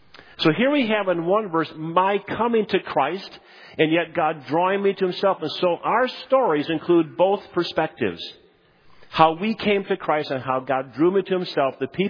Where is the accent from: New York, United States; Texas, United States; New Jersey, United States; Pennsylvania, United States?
New York, United States; Utica; I was born in Utica, New York in 1955.